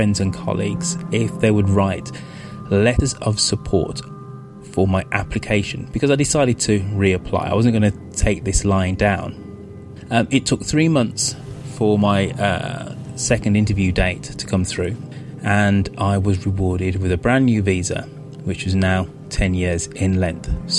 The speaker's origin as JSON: {"language": "English", "country": "United Kingdom", "lives_now": "United States", "said": "But I am British and I own a home in London."}